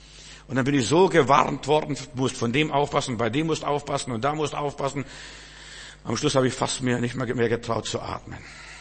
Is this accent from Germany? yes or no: yes; Bavaria, Germany; also ich bin ja in Bayern groß geworden, ich weiß, was in Bayern passiert.